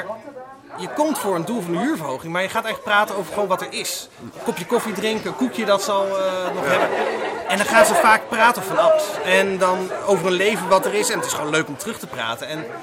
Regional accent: Friesland, Netherlands; now in Apeldoorn, Netherlands; Ik kom eigenlijk uit Friesland. Ben door de woningcrisis een paar jaar geleden in Apeldoorn terechtgekomen.

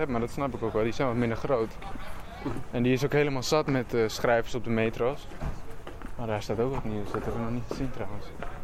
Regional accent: Amsterdam, North Holland, Netherlands; Ik wou ook heel graag dat iedereen wist dat ik uit Zuidoost kwam.

